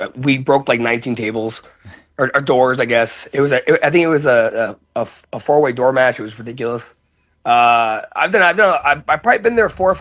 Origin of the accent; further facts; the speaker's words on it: Hamilton, Ontario, Canada; And being a part of A1 is cool because A1 is my home. Like, I'm from Hamilton. Like, A1's my home promotion.